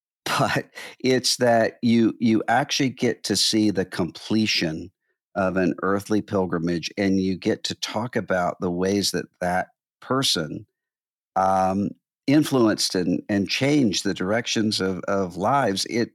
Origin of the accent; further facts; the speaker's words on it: Mississippi, United States; I remember there was somebody in my home state of Mississippi